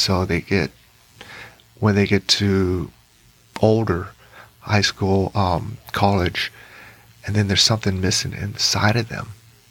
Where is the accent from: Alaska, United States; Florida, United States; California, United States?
Alaska, United States; Juneau; oh, just very similar to, as an artist, I grew up in Juneau, Alaska, and that's mainly where the Tlingit people are in Southeast Alaska, is from that area.